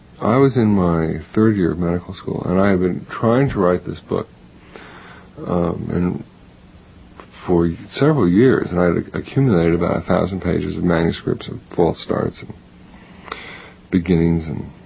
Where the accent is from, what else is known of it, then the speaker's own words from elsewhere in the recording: Roslyn, New York, United States; also born or lived in Chicago, United States; I was born in Chicago. Didn't live there very long, though. I grew up actually in Long Island, Roslyn, Long Island.